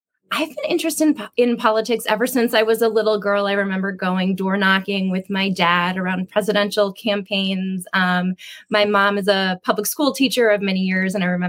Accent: Pennsylvania, United States; now in Washington, United States; I registered to vote in DC, but I actually still have my driver's license from my home state of Pennsylvania.

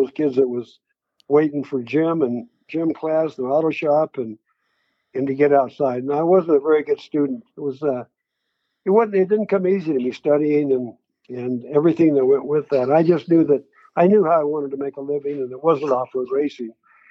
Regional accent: San Diego, California, United States; also born or lived in Tulsa; I was born in Tulsa, Oklahoma. My folks were from there, obviously. And then we moved from Oklahoma when I was only about 5 years old or thereabouts to San Diego. And then I was raised around San Diego, El Cajon and La Mesa

